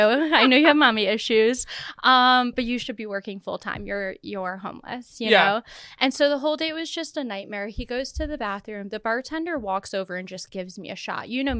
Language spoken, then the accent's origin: English; Midwest, United States; I'm from the Midwest, so I'm just, I don't mean to be like, I'm nice, but I'm nice.